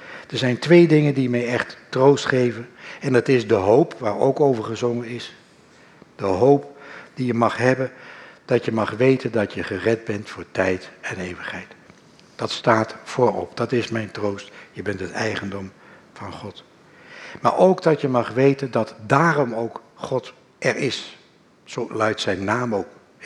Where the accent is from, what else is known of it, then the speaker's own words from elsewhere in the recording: Netherlands; Dat vergeten wij als Nederlanders, denk ik, het makkelijkst.